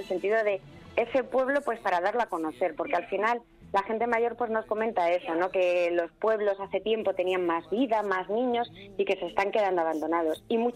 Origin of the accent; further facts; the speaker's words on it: Community of Madrid, Spain; somos madrileños, ¿eh? Que somos una comunidad muy, muy abundante en población